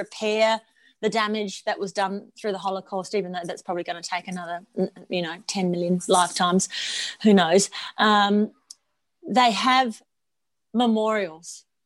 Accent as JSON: {"language": "English", "country": "Australia", "tie": "born or raised there", "said": "Yeah, born and raised. Yes."}